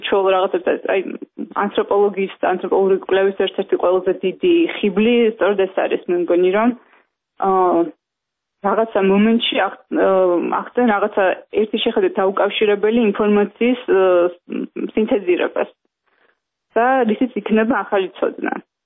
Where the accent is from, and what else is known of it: Tbilisi, Georgia; born or raised there